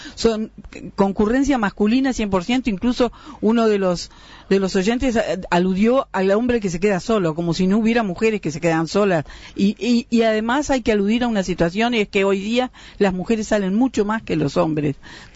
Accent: Montevideo, Uruguay; Pero yo, como montevideana, me expreso de acá

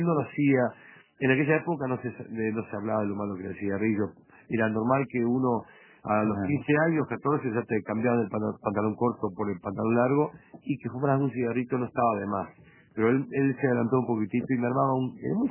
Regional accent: Tacuarembó, Uruguay; yo soy pueblero. Siempre digo que no soy en el medio. No soy ni del campo, ni de la ciudad. Soy pueblero, como soy de Tacuarembó.

